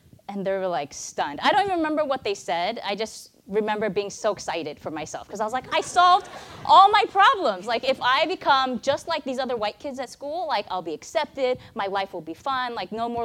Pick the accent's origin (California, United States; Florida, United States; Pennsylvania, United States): California, United States; Santa Barbara; So I'm Chinese, Taiwanese American. My parents were immigrants from Taiwan. And I was born in Santa Barbara.